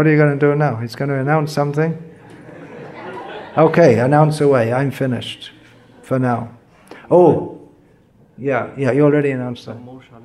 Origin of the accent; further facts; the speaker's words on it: United Kingdom; I'm like you, I'm a Brit, and I didn't live here long enough to imbibe.